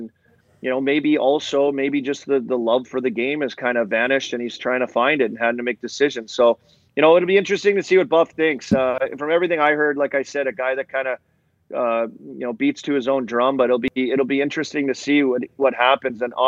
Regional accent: Lloydminster, Saskatchewan, Canada; born there; also born or lived in Paradise Hill; I was born in Lloyd and lived a few years in Paradise Hill. My dad worked out there

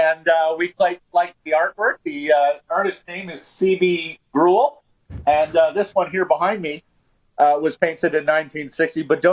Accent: Ottawa, Ontario, Canada; and you mentioned I'm from Ottawa originally

